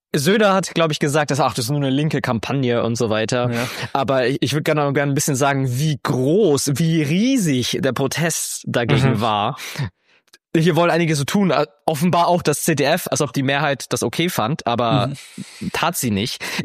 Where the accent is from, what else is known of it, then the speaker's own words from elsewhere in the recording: Augsburg, Bavaria, Germany; meine Heimatstadt Augsburg